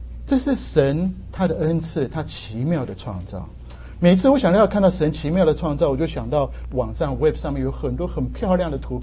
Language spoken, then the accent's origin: Chinese; Taiwan; now in United States; 我从台湾来，我第一个就被这边四季所吸引